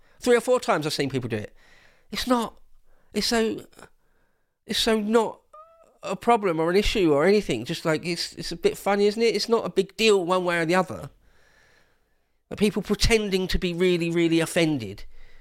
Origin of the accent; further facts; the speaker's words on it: England, United Kingdom; I wouldn't like to be currently in jail in Tehran as an Englishman, as a British citizen.